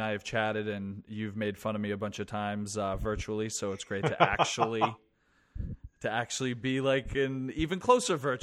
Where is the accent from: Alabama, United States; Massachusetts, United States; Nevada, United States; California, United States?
Massachusetts, United States; Boston; I'm a Bostonian, and so I went and saw the movie